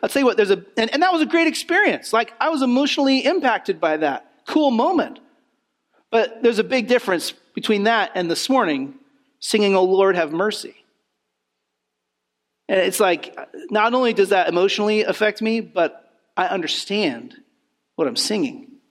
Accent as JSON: {"language": "English", "country": "United States", "tie": "born or raised there", "said": "one of the unfortunate byproducts of growing up in America is that our primary question is often just, what do I want?"}